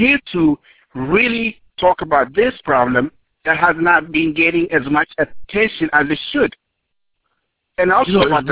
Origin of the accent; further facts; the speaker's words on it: Ethiopia; If you are in a village that I was born and raised in East Africa, in Ethiopia, you have to walk for miles and miles to collect the firewood just to cook.